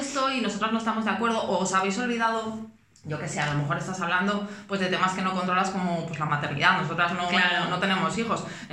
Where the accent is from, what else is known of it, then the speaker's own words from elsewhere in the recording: León, Castile and León, Spain; moved away as an adult; now in Madrid, Spain; me vine a Madrid hace ya 11 años, casi a la vez nos vinimos, de León